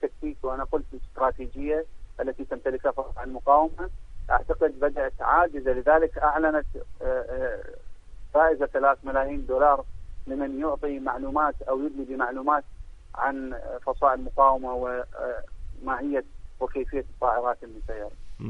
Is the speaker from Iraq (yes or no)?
yes; Iraq; لدينا تجربة كعراقيين